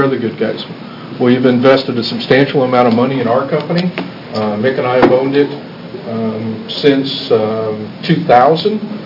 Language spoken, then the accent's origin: English; Albany, Oregon, United States; I am an Oregonian. I'm born and raised in Albany. I went to Oregon State. I got two kids there.